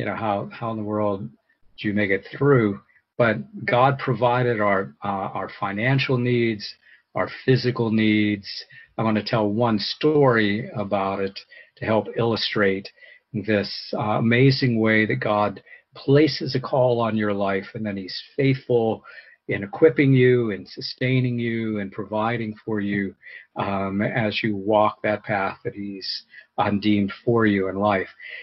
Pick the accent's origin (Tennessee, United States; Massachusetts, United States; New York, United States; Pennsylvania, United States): Pennsylvania, United States; Pennsylvania. I was away from the area at that time. All of you know, or many of you know, this is my hometown.